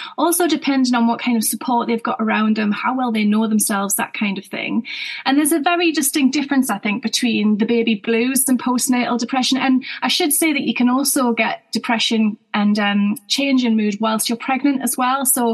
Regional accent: North East England, United Kingdom; now in Devon, United Kingdom; I'm not from there originally. A lot of people will be able to tell that already from my accent. So I'm from the northeast of England originally, near Newcastle.

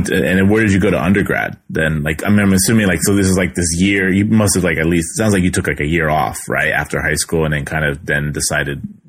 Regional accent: California, United States; Oh yeah, I'm from San Diego County.

